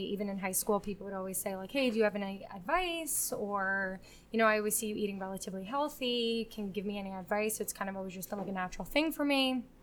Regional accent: Garwood, New Jersey, United States; So I'm from here. I've lived here for 28 years. I literally just moved to Plainfield, which is also in Union County.

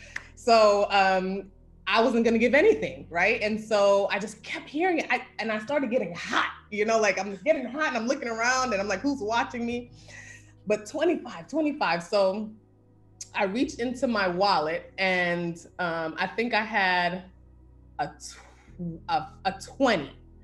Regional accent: Brooklyn, New York, United States; Like, I am from Brooklyn, New York. You know, we used to run outside and play in the sprinklers and all that and tell people off, that whole thing, right?

